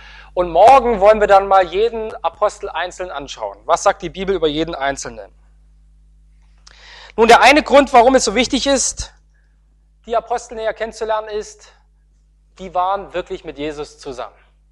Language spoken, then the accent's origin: German; Osnabrück, Lower Saxony, Germany; Also ich komme aus Osnabrück, da gibt es einen Dom.